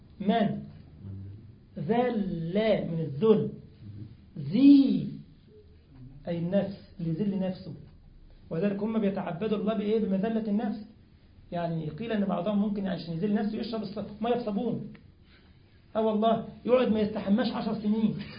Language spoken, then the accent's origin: Arabic; Egypt; طرق كتير بقى مسمين عندنا في مصر الطرق والكباري في وزارة اسمها وزارة الطرق والكباري ولا ايه، خرموا لنا البلد